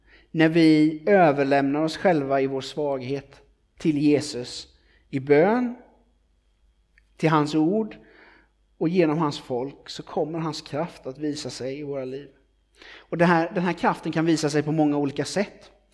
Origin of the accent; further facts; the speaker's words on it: Sweden; Jag är ju svensk.